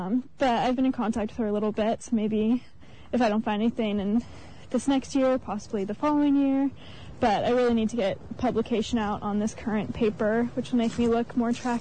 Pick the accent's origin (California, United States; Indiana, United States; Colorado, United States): Colorado, United States; growing up in Colorado is 100% landlocked.